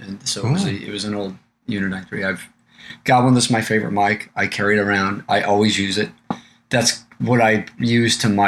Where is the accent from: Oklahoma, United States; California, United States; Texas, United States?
California, United States; San Diego; Well, so, I'm from San Diego, so.